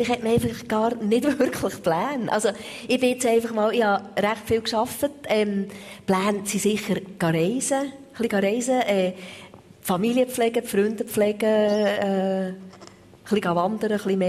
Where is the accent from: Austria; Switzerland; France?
Switzerland; mit Schocke und Sackmesser kommt man also immer noch gut durch die Welt als Schweizer